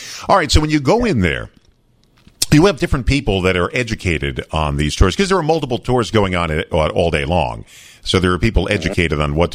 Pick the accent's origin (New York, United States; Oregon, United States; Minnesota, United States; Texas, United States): New York, United States; New York City; Now, I grew up in New York City.